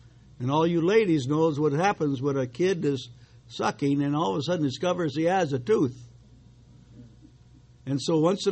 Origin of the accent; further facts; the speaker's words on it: California, United States; also born or lived in England; As an American traveling to England and spending 4 years in university there, I was kind of a unique thing. I came from California.